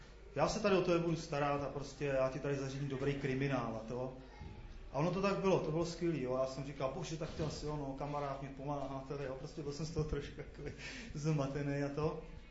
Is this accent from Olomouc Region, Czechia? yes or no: no; Čáslav, Central Bohemian Region, Czechia; odkaď jsi, já říkám, z Čáslavy